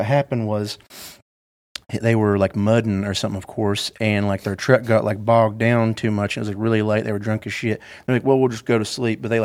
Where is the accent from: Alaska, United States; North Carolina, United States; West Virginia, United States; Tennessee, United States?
West Virginia, United States; West Virginia, yeah.